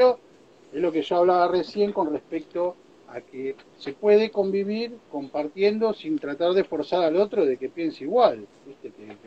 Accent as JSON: {"language": "Spanish", "country": "Argentina", "said": "No creamos que digamos, somos los argentinos, somos lo peor, porque al contrario."}